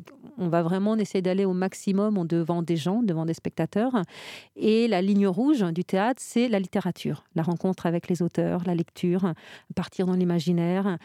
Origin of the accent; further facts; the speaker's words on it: Île d'Yeu, Pays de la Loire, France; Alors, quand on vient de l'Île-Dieu, cette petite île en Vendée, c'est pas évident d'être dans la culture.